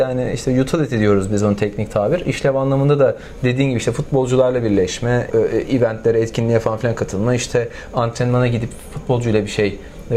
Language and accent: Turkish; İzmir, Turkey; Ben de İzmirliyim.